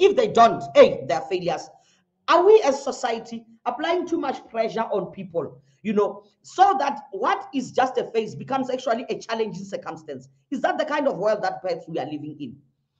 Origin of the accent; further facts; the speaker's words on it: South Africa; are we as South Africans perhaps in a culture of, have we learned helplessness?